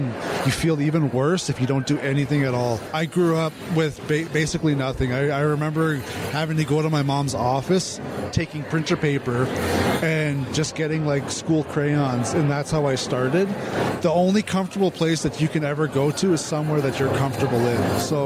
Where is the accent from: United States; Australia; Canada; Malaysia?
Canada; Calgary, Alberta; When I grew up in the Calgary Stampede